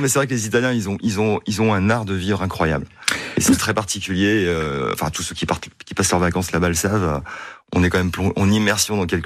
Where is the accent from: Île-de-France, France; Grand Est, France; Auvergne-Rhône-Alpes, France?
Grand Est, France; Strasbourg; born there; je suis né à Strasbourg, ouais.